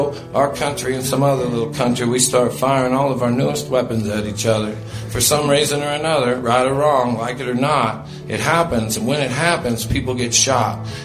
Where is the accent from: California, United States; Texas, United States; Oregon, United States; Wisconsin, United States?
Oregon, United States; Portland; I come from Portland, Oregon, a band from my hometown, put out a song in the 60s